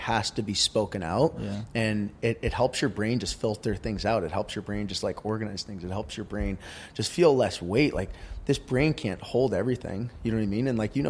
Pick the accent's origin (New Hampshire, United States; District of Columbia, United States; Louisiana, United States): New Hampshire, United States; I was really fortunate where I grew up in New Hampshire. You know, like I said, there was literally a ski lift less than half a mile from my house.